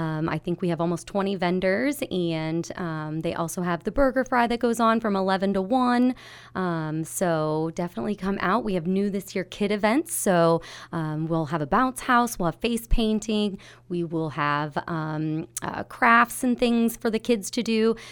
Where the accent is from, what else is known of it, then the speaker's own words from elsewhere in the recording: Abingdon, United States; also born or lived in St. Louis; I'm born and raised in Abingdon, and I came to Mammoth College after high school for a year and then jetted off to St. Louis for the next 17 years